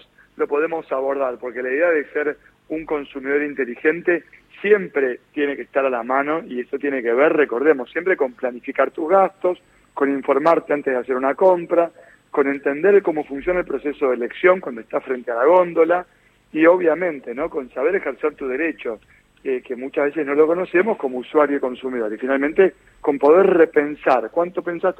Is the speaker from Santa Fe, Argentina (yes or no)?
yes; Santa Fe, Argentina; yo soy santafesino